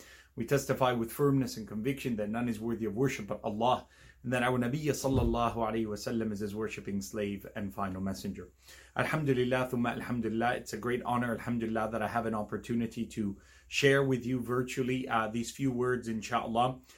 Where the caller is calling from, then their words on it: Perth, Western Australia, Australia; I come to you live from Perth, Western Australia, here.